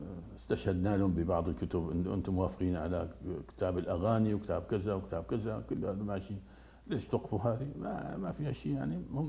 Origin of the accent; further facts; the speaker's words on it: Hama, Hama Governorate, Syria; حتى مرة كان عندنا في حماة درج المولد النبوي